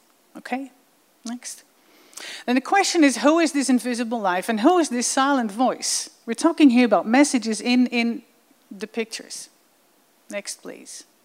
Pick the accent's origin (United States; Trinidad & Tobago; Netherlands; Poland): Netherlands; moved away as an adult; now in Israel; I'm from Holland. I grew up in Holland. I moved to Israel when I was 23 years old, and I learned Hebrew.